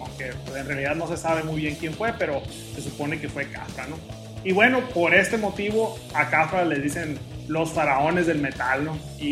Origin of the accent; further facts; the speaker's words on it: Ciudad Obregón, Sonora, Mexico; es una banda que sale de Ciudad Obregón, Sonora, de la ciudad de donde yo soy.